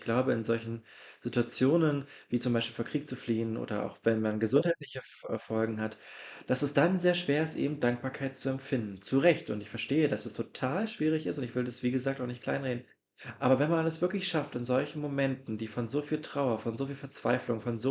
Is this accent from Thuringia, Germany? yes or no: yes; Jena, Thuringia, Germany; ich komme aus Deutschland oder aus Jena und da haben wir eine Großstadt, da ist Haus an Haus